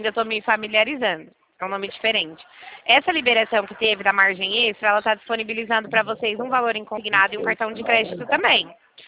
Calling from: São Paulo, Brazil; Ó, eu tô falando aqui do interior de São Paulo, tá?

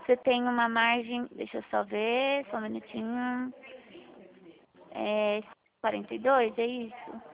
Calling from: Bragança Paulista, São Paulo, Brazil; eu falo daqui de Bragança Paulista, interior de São Paulo, tá bom?

